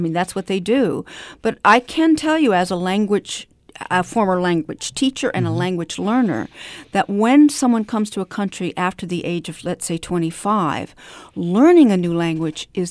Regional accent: United States; My French is fluent, and I sound almost like a French person. And when I travel to France, they're literally shocked that I'm an American.

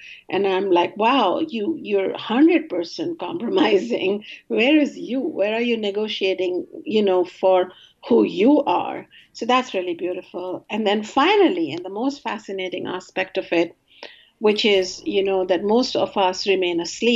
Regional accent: India; I am so-and-so … I am from India

